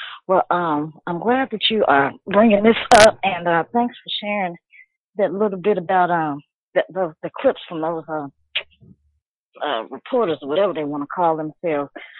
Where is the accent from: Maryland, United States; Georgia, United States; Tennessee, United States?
Tennessee, United States; Memphis; When I attended the University of Memphis back in my hometown, the University of Memphis